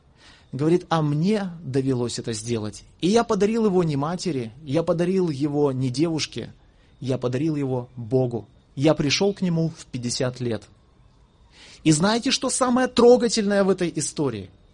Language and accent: Russian; Kamchatka Krai, Russia; мы жили на Камчатке, я родился на Камчатке, нас привозили детей в Богородск периодически